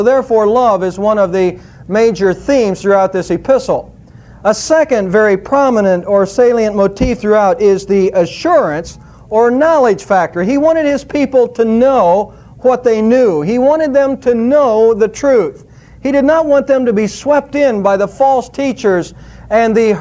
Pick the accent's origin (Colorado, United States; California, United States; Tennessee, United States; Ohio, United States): Ohio, United States; Savannah; Every time when I go back to my hometown in Savannah, Ohio, I enjoy going to the cemetery